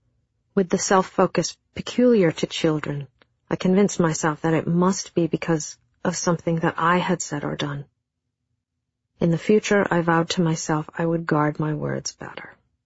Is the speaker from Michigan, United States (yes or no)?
no; Minnesota, United States; Minnesota as part of a mass emigration from Norway that began in about 1880. And like everybody else in my hometown, this is pretty much all that I knew about my ancestors.